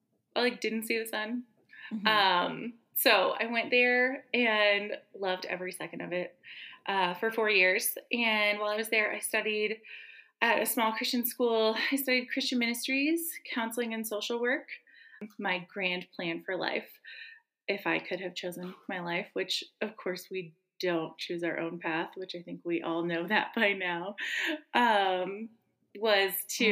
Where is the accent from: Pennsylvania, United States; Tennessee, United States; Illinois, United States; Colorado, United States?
Colorado, United States; Louisville; So I grew up in Colorado, born and raised. Pretty much it was all I knew until I graduated high school. I was born in Boulder and lived outside of Boulder in a small town, Lewisville, until I was 18.